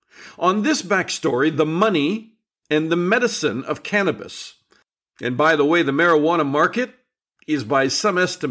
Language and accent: English; Canada; I'm Canadian